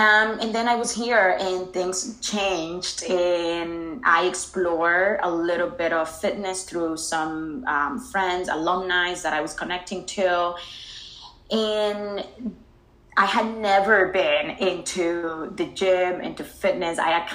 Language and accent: English; Dominican Republic; English is a second language; now in United States; Yeah, so I grew up in Dominican Republic